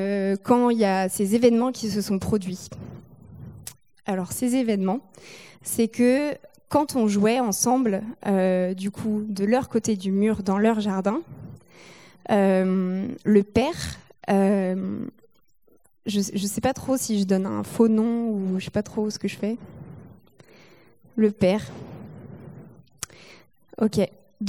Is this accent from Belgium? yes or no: no; Nantes, Pays de la Loire, France; j'ai grandi à Nantes dans une famille chrétienne, dans une maison avec un jardin